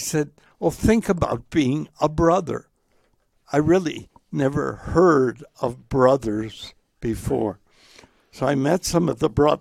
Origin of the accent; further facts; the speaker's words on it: Grosse Pointe, Michigan, United States; I'm from Michigan